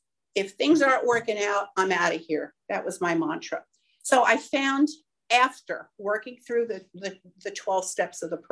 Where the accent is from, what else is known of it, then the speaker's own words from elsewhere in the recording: New Jersey, United States; I grew up in the Pine Barrens in southern New Jersey in a little town kind of smack between Atlantic City and Philadelphia.